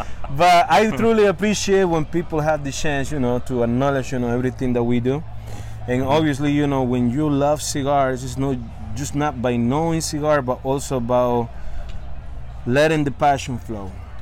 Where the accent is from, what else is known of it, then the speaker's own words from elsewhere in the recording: Estelí, Nicaragua; enjoying the cigars that we made back in my hometown, which is Esteli, Nicaragua.